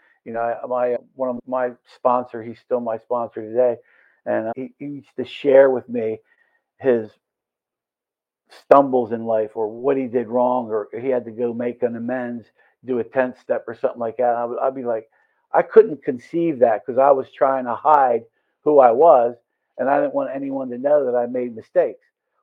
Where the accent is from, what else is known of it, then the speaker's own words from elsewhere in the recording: Pennsylvania, United States; I'm from Pennsylvania. I saw somebody on the call, Washington, PA. And I say, shout out to Pennsylvania.